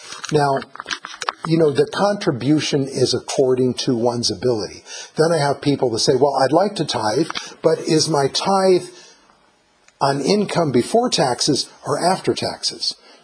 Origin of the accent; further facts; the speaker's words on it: Ohio, United States; So I grew up in the Toledo Diocese, Northern Ohio